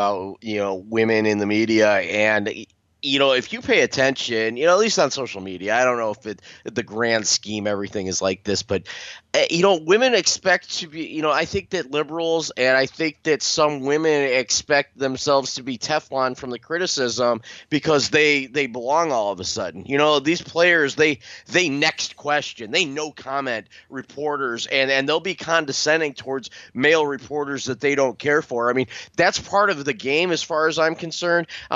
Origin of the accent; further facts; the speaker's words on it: Willoughby, Ohio, United States; Kareem Hunt's from my hometown of Willoughby. And Mitchell Trubisky, your guy there in Chicago, is from the neighboring community that I grew up in of Mentor, Ohio.